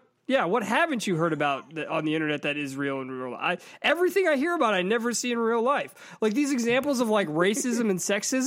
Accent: Boston, Massachusetts, United States; but I'll just tell you I'm from Boston because you'll leave me alone.

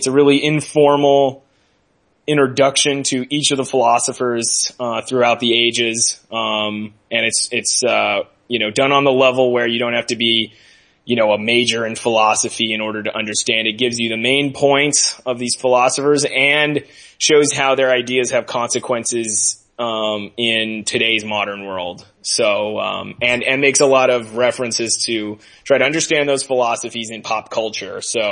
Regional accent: California, United States; Yeah, but I'm from California. I can't. I'm delicate. And I'm from the delicate part of California, the 805.

